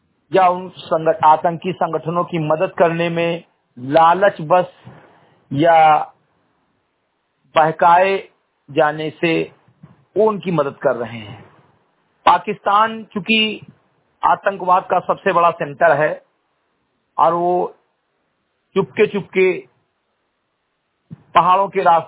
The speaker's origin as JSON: {"language": "Hindi", "region": "Uttar Pradesh", "country": "India", "said": "ग्राम व पोस्ट सेमरी घटही विकासखंड मेंतुरुआ, जनपद बहराइच, उत्तर प्रदेश का रहने वाला हूं"}